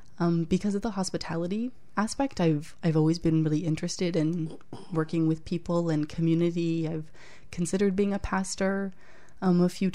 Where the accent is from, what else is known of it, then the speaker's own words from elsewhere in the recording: London, Ontario, Canada; I grew up in London, Ontario. I was raised in a Christian community, a really close-knit Christian community.